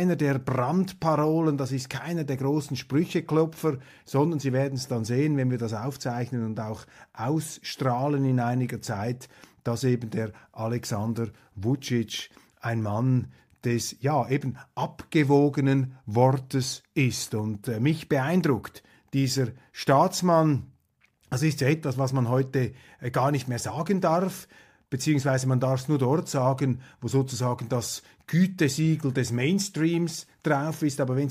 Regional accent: Switzerland; aber als Schweizer sind wir machtlos.

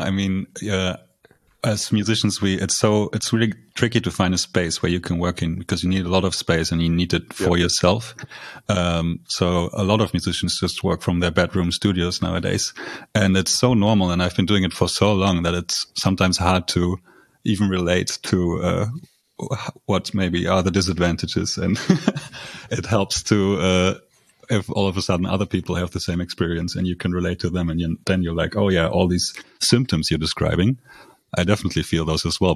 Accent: Germany; moved away as an adult; now in Netherlands; I'm originally German, but I moved to the Netherlands for my studies, which is where I met Leonard and where we started working together. So during my studies, I learned Dutch as well, and I'm sometimes mistaken for one as well, but I'm not.

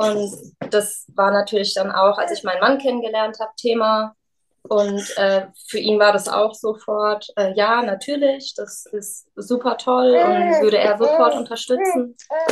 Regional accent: Hesse, Germany; Ich komme aus der Nähe von Darmstadt.

